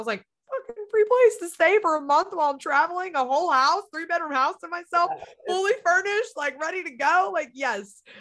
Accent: New Jersey, United States; And I grew up in Jersey. So I was like home, like Jersey.

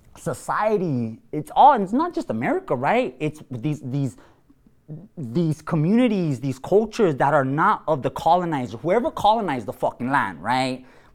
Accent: Los Angeles, California, United States; that's how I was born, raised, and I was born in East Los Angeles, which people don't know, that's pretty much like little Mexico right there, brother.

